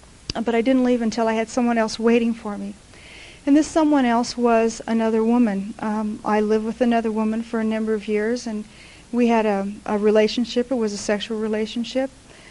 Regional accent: Nebraska, United States; moved away as an adult; now in Colorado, United States; I packed up the kid, packed up the car, and we came out to Colorado. I grew up in Nebraska.

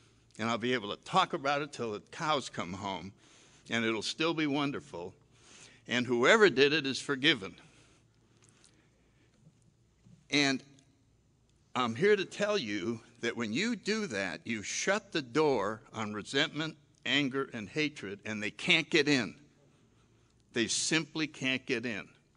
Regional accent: New Haven, Connecticut, United States; I was born in 1931. I grew up in New Haven, Connecticut, and the biggest event in my life was World War II.

